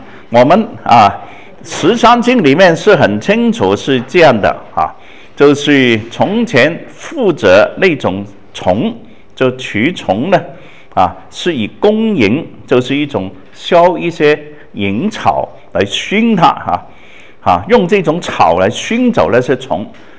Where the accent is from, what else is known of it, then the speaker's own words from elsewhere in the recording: Guangdong, China; 我们广东人九跟狗是同音的